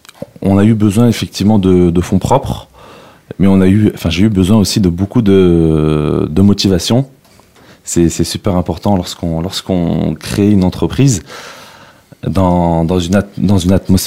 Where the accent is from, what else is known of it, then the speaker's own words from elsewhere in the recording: Sarcelles, Île-de-France, France; Disons que le Val-d'Oise, c'est un secteur que je connais bien, vu que j'ai grandi à Sarcelles.